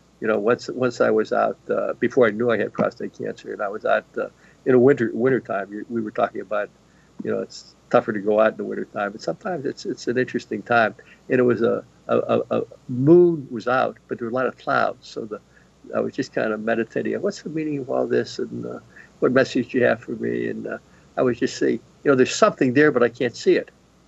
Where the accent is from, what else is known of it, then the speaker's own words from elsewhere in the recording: Pittsburgh, Pennsylvania, United States; I grew up in Pittsburgh. My parents smoked.